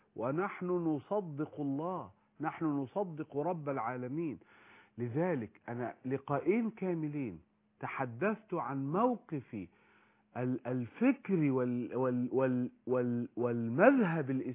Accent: Egypt; احنا مصريين، احنا شعب مصري

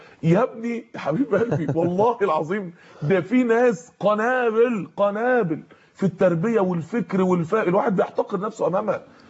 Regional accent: Mansoura, Dakahlia, Egypt; عندنا في المنصوره

